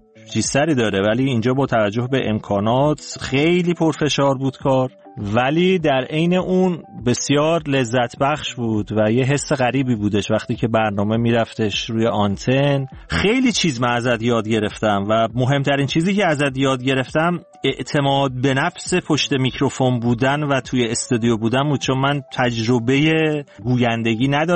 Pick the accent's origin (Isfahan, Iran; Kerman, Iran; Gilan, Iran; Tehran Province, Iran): Tehran Province, Iran; Tehran; born there